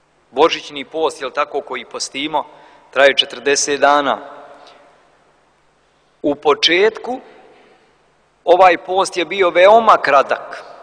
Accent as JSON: {"language": "Serbian", "town": "Čajniče", "region": "Republika Srpska", "country": "Bosnia & Herzegovina", "said": "ja sam iz Čajniča, čuli smo, je li tako, svi to je tamo na granici Pljevaljskoj, gore sjeveru Crne Gore, ali pripada Republici Srpskoj."}